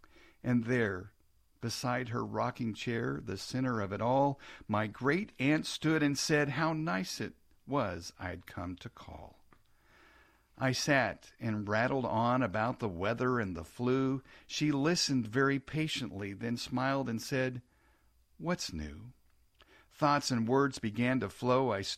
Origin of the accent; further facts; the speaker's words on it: Kansas City, Missouri, United States; And you know, I grew up in Kansas City